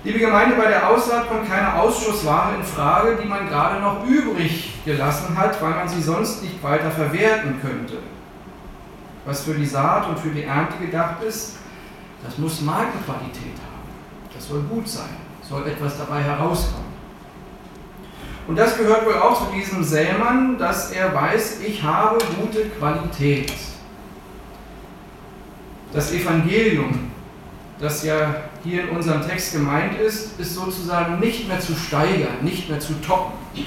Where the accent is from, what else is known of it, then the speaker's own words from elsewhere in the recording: Berlin, Germany; Kannst du abschreiben, würden wir als Berliner sagen.